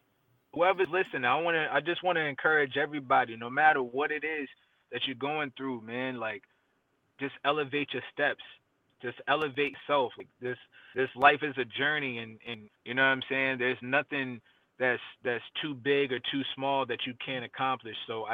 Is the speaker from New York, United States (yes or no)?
no; Deltona, Florida, United States; also born or lived in Stuttgart, Germany; I was born in Germany, actually, in Stuttgart, Germany. Both my parents were in the military, so I was born out there. And then I went to school in a small town called Deltona.